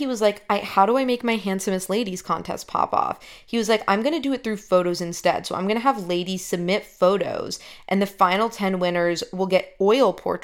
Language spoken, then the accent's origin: English; Connecticut, United States; I mean, I grew up in Connecticut, so I didn't know anybody who was in beauty pageants or, like, did anything like that.